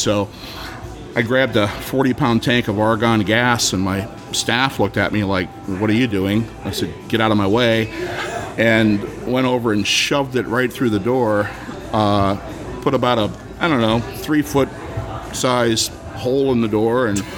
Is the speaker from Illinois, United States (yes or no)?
yes; Collinsville, Illinois, United States; now in St. Louis, United States; Yeah, I grew up in Collinsville.